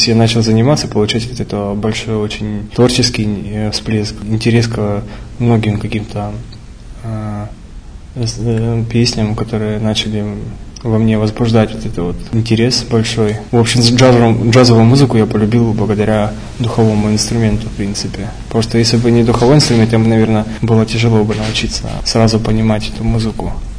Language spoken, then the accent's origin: Russian; Rostov-on-Don, Rostov Oblast, Russia; Сам с родом с Ростова, получается, на юге. Родился я, в общем-то, в хорошей семье.